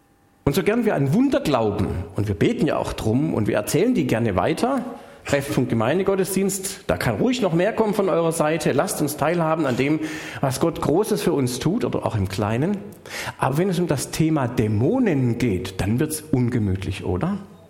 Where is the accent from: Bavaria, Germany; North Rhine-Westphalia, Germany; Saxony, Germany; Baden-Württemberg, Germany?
Baden-Württemberg, Germany; Schwäbisch Hall; Meine Heimatstadt, aus der ich komme, war eine mittelalterfreie Reichsstadt, die durfte selber Münzen prägen. Daher kommt der Name Heller. Ich komme aus Schwäbisch Hall.